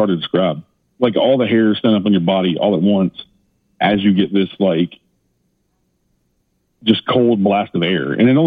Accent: Tennessee, United States; I was born and raised in Tennessee, right outside of Nashville.

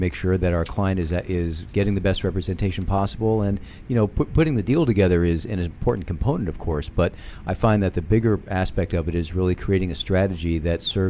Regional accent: Washington, District of Columbia, United States; born there; I'm a Washingtonian. I was born downtown.

